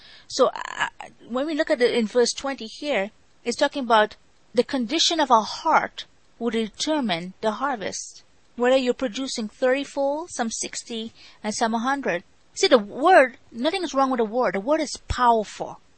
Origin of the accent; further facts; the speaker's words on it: Trinidad & Tobago; when I was growing up in Trinidad